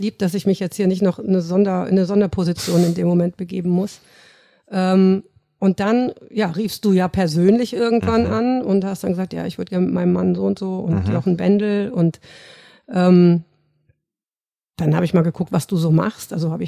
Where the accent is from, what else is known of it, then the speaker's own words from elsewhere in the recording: North Rhine-Westphalia, Germany; now in Munich, Germany; Nee, ich komme aus Nordrhein-Westfalen.